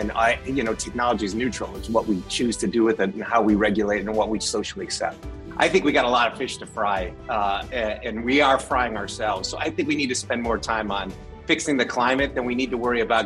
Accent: Detroit, Michigan, United States; and I'm from Detroit, right? So I when I was in Detroit

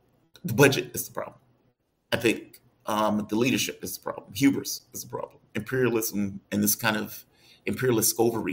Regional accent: the South, United States; Keep in mind, I'm from the South.

